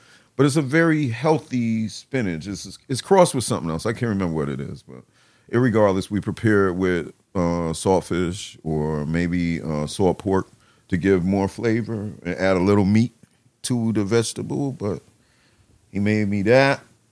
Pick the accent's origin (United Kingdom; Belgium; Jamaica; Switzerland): Jamaica; now in United States; When we came here from Jamaica, we first lived in West Haven, and then we moved to Marvel Road, and then we moved to Norton, and that was in 1971.